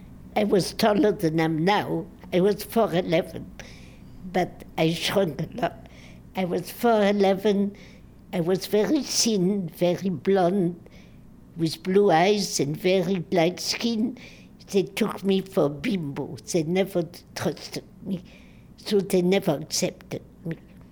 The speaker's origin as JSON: {"language": "English", "town": "Metz", "region": "Grand Est", "country": "France", "tie": "born or raised there", "said": "my hometown of Metz was not yet liberated. I couldn't get a birth certificate."}